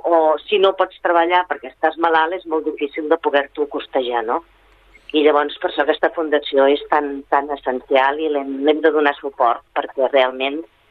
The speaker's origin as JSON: {"language": "Catalan", "town": "Sabadell", "region": "Catalonia", "country": "Spain", "tie": "born there", "said": "Vaig néixer a la Concòrdia."}